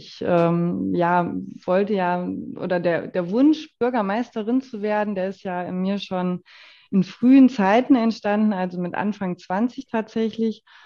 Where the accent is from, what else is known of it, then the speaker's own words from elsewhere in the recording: Hesse, Germany; aber schon in der nordhessischen Region, weil das tatsächlich dann doch auch meine Heimat ist